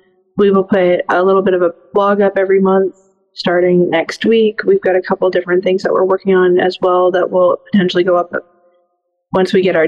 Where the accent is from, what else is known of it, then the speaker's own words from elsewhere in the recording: Canada; born there; I'm a Canadian-born dual citizen. I live in Canada 90% of the time these days, and I go home to see mom and dad usually during event season.